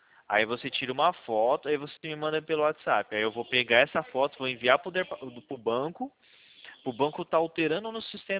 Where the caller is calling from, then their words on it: São Paulo, Brazil; A gente é do estado de São Paulo.